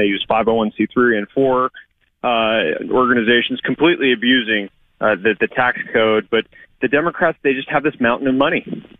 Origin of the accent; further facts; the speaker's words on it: Tucson, Arizona, United States; In my hometown of Tucson, Arizona, homicide's up 87% since 2019.